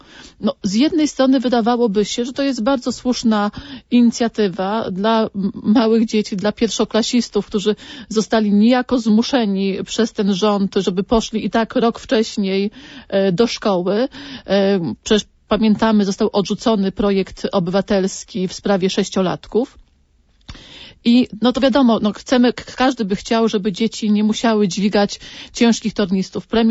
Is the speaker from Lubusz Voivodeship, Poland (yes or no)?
no; Puławy, Lublin Voivodeship, Poland; jestem z Puła, więc muszę to powiedzieć